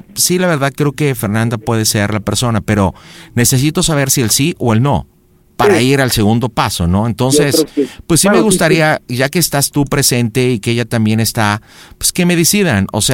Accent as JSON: {"language": "Spanish", "region": "Mexico City", "country": "Mexico", "said": "Vivimos dentro del área metropolitana, yo soy de la Ciudad de México, mi esposa también."}